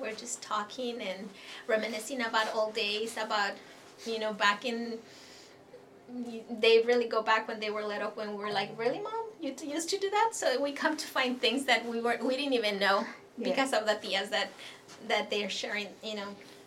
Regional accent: Mexico; moved away; and we go way back because I'm originally from Mexico.

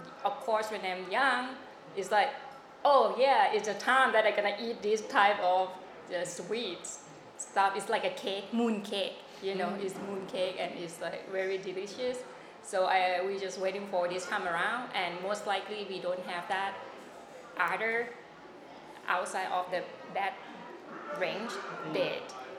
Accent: Bangkok, Thailand; And I'm from Thailand, Bangkok.

